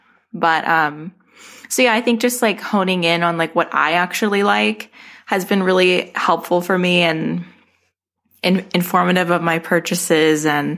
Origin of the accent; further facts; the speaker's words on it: Arizona, United States; well, I'm from Arizona. My collection started in Arizona